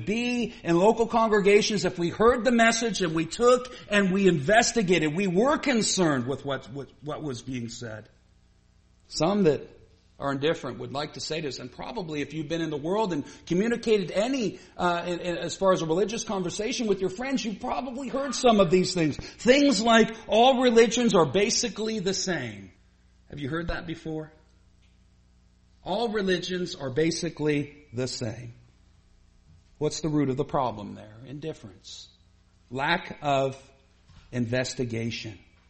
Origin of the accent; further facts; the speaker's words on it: Canada; That's because I'm from Canada.